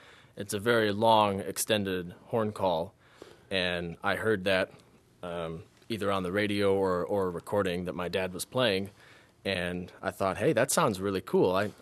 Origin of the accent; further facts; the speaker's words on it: Neenah, Wisconsin, United States; Well, I grew up in Neenah, Wisconsin, and I started playing the horn through my school's band program.